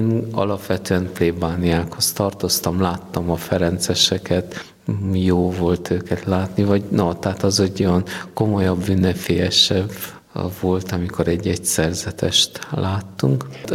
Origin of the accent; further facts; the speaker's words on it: Brașov, Brașov County, Romania; Brassóból, a városból származok, igen.